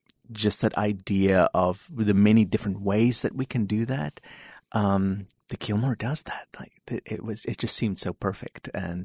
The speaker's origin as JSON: {"language": "English", "town": "Heidelberg", "region": "Gauteng", "country": "South Africa", "tie": "born or raised there", "moved": "yes", "lives_now": "United States", "said": "I grew up in Heidelberg, South Africa."}